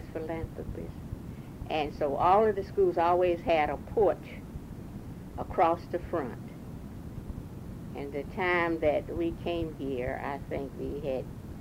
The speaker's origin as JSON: {"language": "English", "town": "Winston-Salem", "region": "North Carolina", "country": "United States", "said": "And he was from Henderson and I was from Winston-Salem."}